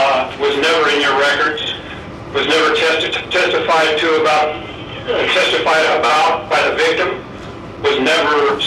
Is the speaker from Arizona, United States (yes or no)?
yes; Arizona, United States; I grew up in Yavapai County